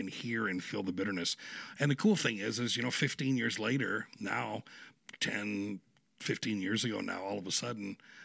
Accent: Michigan, United States; I mean, where I grew up in Michigan, it was, of course, most of the names of the towns around there were like Indian names

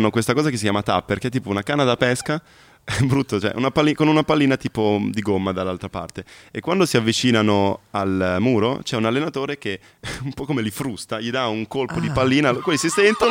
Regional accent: Cassinetta di Lugagnano, Lombardy, Italy; Da Cassinetta di Lugagnano, che è il mio paesino, fino in Darsena

